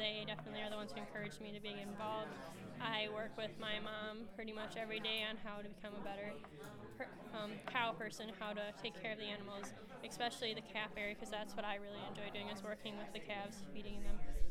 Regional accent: Cecil, Wisconsin, United States; I am from Cecil, Wisconsin, which is about 20 minutes from Green Bay, Wisconsin, and I live on my family's 100-cow Holstein and Jersey farm

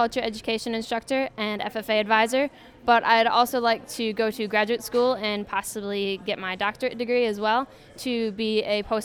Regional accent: Spencer, Wisconsin, United States; I'm from Spencer, Wisconsin. I graduated from Spencer High School in 2017

